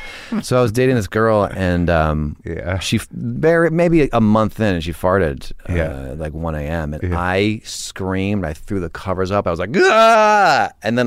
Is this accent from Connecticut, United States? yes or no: yes; Weston, Connecticut, United States; I grew up in Connecticut.